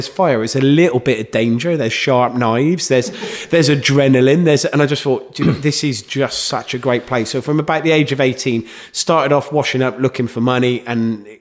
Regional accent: Gloucester, South West England, United Kingdom; Gloucester. I'm from Gloucester, right, so okay. I went to a youth theatre in Cheltenham

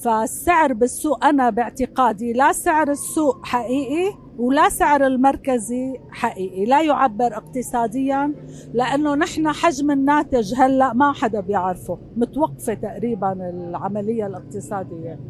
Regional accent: Syria; أنا مواطنة سورية يعني دارسة اقتصاد خريجة الثمانينات

